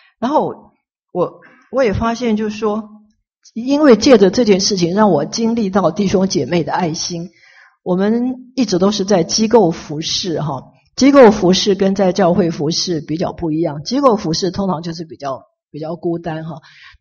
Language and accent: Chinese; China; 那我想死亡，我们中国人一向很忌讳谈这个事情